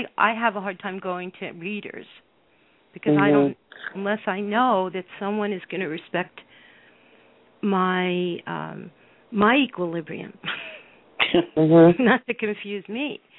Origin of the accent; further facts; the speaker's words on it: New York City, New York, United States; There was this book, Psychic New York, because originally I'm from New York, and I was in the book